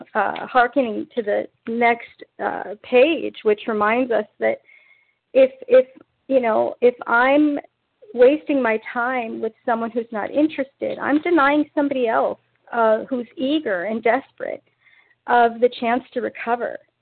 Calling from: Ventura, California, United States; from Ventura, California.

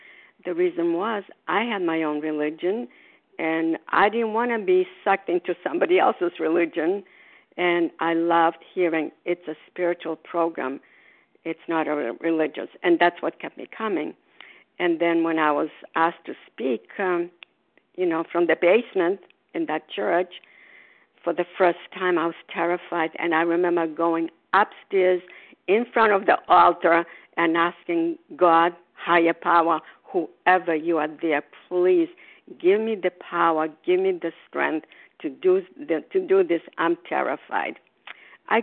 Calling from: Florida, United States; I'm calling from Port Tyler, Florida, where snowbirds.

